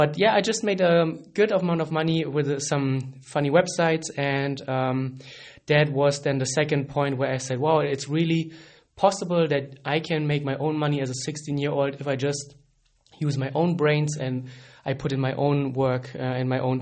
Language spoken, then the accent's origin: English; Germany; now in Frankfurt, Germany; We are both from Germany, and right now we're actually living both in Frankfurt, which is the banking city here in, or the banking capital of Germany.